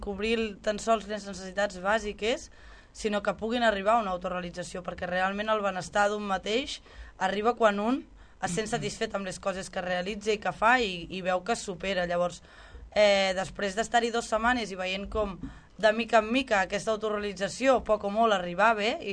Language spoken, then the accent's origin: Catalan; Catalonia, Spain; si estem en un altre país i nosaltres som catalans